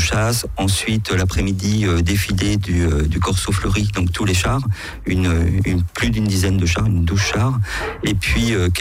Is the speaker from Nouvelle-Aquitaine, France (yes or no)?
no; Nevers, Bourgogne-Franche-Comté, France; Je suis très ancré dans le terroir, d'accord, et le territoire neversois. Je suis de Nevers.